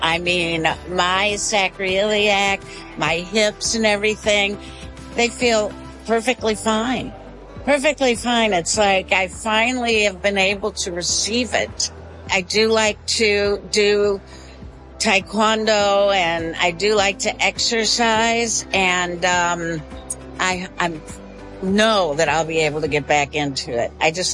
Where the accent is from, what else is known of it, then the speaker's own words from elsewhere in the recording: St. Louis, Missouri, United States; I'm from St. Louis, and this is my church, Faith Church.